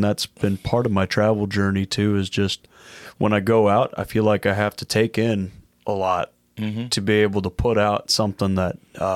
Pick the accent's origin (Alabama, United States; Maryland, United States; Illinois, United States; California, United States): Illinois, United States; Piasa; now in St. Charles, United States; So I lived in Medora for some years, and I grew up over there on Prairie Dell Road and off of 111 and 16.